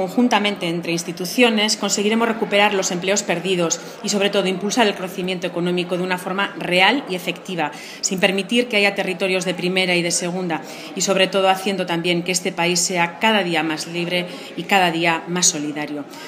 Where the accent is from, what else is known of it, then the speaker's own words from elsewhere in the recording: Basque Country, Spain; todos y todas nosotras somos vascos, euskaldunes, euskaltzales